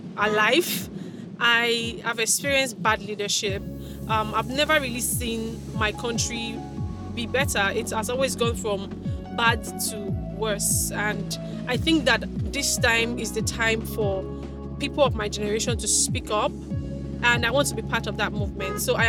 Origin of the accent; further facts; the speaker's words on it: Nigeria; Yes, just want to put that out. I'm a Nigerian